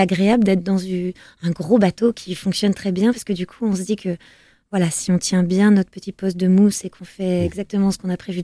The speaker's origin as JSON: {"language": "French", "town": "Senlis", "region": "Hauts-de-France", "country": "France", "tie": "born or raised there", "said": "C'est là où je suis née, c'est là où, c'est là où j'ai grandi et là où mes parents travaillaient."}